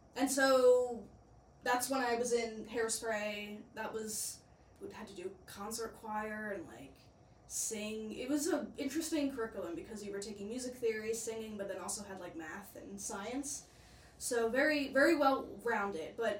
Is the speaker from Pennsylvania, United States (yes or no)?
yes; Philadelphia, Pennsylvania, United States; So I grew up in South Philly, 15-minute walk max.